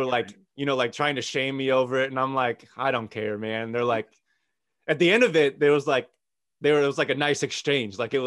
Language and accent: English; Indiana, United States; I'm from Indiana, Purdue people, you know, they know me.